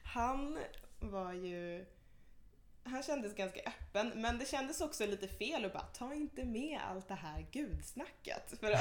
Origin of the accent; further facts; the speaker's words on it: Ghana; jag är då delvis från Ghana.